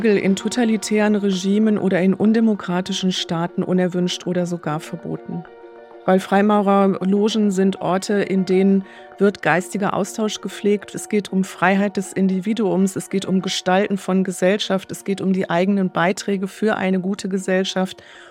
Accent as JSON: {"language": "German", "town": "Düsseldorf", "region": "North Rhine-Westphalia", "country": "Germany", "tie": "born or raised there", "said": "auch in meiner Heimatstadt Düsseldorf"}